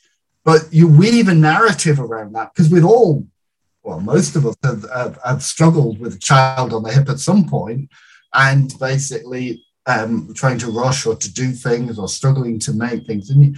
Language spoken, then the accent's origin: English; United Kingdom; I'm British through and through